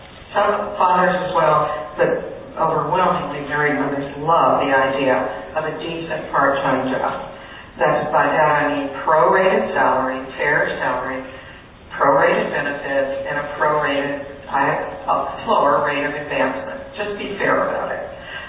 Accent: the South, United States; I grew up in the South, and this was an argument used about racial discrimination and segregation.

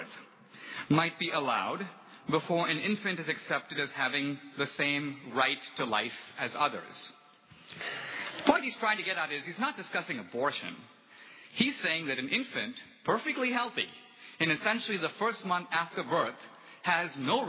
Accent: India; When I grew up in India, we learned a proverb that says, in effect, that tears of strangers are only water.

